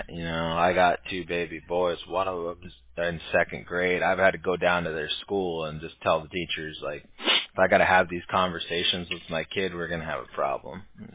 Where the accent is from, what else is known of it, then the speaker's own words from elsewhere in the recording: California, United States; You know, I grew up in California, so it's a little different, I guess, out there.